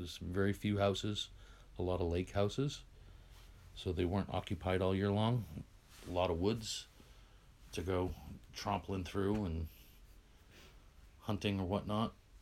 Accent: Windham, New Hampshire, United States; also born or lived in Methuen, Massachusetts; I was born in Methuen, Massachusetts. Grew up in Windham, New Hampshire on Canobie Lake. It was about a 2 mile long dead end road, the road that I lived on. So it was very quiet.

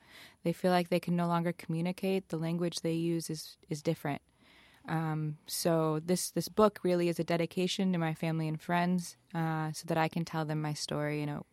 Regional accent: Lansing, Michigan, United States; Yeah. So I grew up in Lansing, Michigan. My mom was a single parent.

